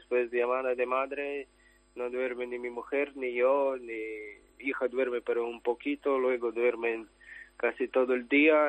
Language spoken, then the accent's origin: Spanish; Ukraine; Spanish is a second language; que lo Putin entró en mi país ya casi 9 años y ahora, solo ahora, todo el mundo empieza a preocupar qué pasó ahí